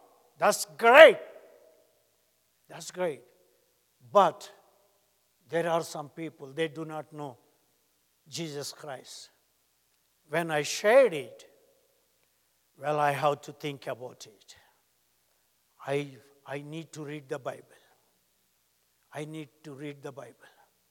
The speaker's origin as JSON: {"language": "English", "country": "India", "said": "I told him, I'm from India. In India, we have 120 degrees with 80% humidity."}